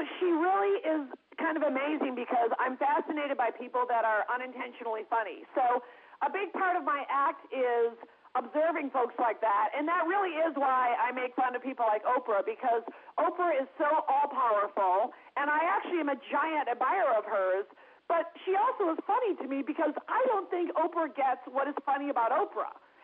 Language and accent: English; Forest Park, Illinois, United States; because when I was growing up in Forest Park, Illinois, there was a magazine called Rona Barrett's Hollywood.